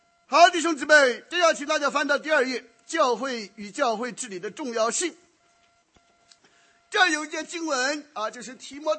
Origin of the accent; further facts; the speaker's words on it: Shandong, China; 这个我们山东人还有这个酒文化